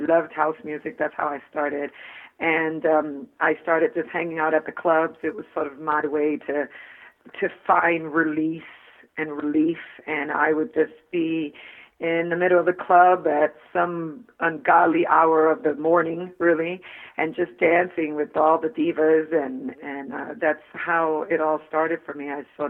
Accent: New York, United States; Yes, I am. I'm from New York.

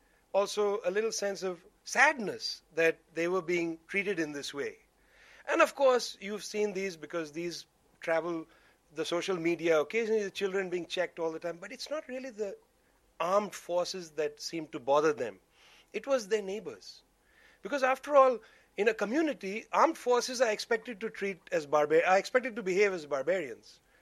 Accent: India; Okay, you can say I'm an Indian.

